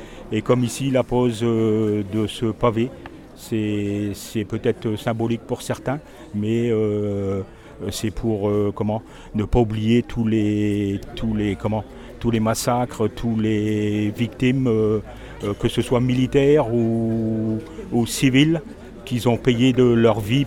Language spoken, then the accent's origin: French; Hauts-de-France, France; c'est parce que je suis d'Arnifort, mais je suis porte-drapeau pour Cassel